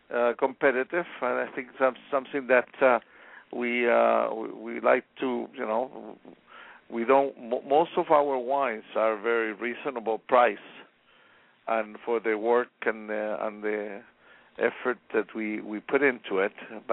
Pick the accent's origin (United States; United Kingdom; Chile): Chile; I'm from originally from Chile, so we have also a winery in Chile.